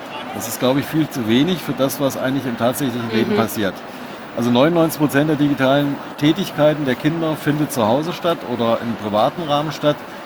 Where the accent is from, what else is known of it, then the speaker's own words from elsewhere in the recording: Hesse, Germany; ich bin auch aus Hessen.